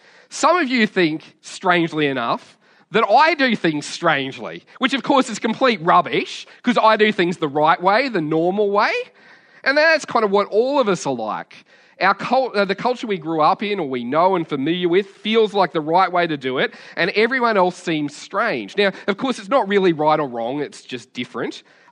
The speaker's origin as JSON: {"language": "English", "country": "Australia", "said": "My passport may say that I'm Australian, but I'm a Jesusite before I'm an Australian."}